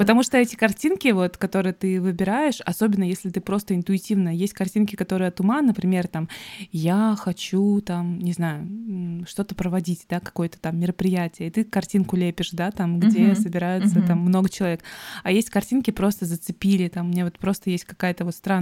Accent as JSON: {"language": "Russian", "country": "Montenegro", "said": "я из Черногории"}